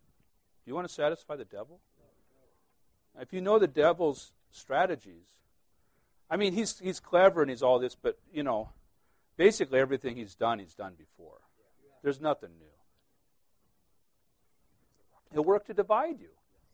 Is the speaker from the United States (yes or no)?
yes; Midwest, United States; I'm a Midwesterner.